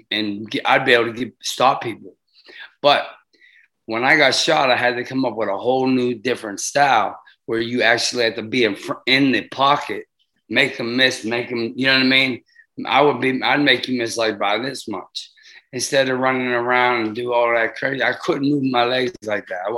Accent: Pittsburgh, Pennsylvania, United States; like I was brought up in Pittsburgh in all the bad neighborhoods

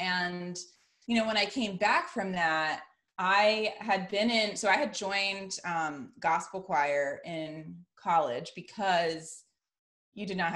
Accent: East Coast, United States; You know, growing up on the East Coast, I'd never been to Florida, you know, and here I was, you know, 20 years old.

